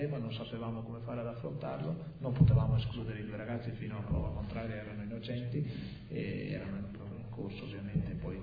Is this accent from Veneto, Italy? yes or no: yes; Verona, Veneto, Italy; Io sono di Verona, tifoso dell'Hellas Verona e della Roma